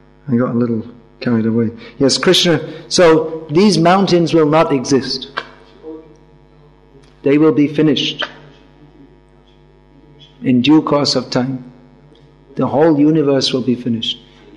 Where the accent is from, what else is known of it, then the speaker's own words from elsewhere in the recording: United Kingdom; You know, I come from Britain. We don't have big mountains there